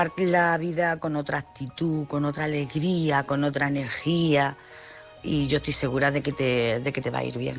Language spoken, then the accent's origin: Spanish; Jaén, Andalusia, Spain; soy de Jaén.